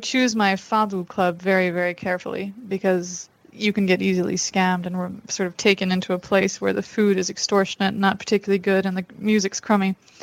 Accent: Portugal; also born or lived in Brazil; I was born in Brazil and then moved to Portugal. My father is Brazilian and my mother's American. And I've been in Portugal since I was about 5 years old.

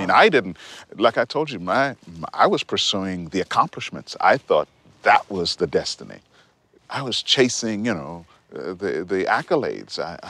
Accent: Montreal, Quebec, Canada; I was growing up in Montreal, living in Montreal.

